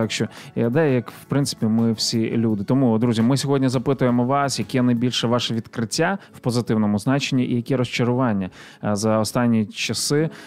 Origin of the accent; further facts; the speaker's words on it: Ivankiv, Kyiv Oblast, Ukraine; після окупації мого рідного Іванкова і нашого регіону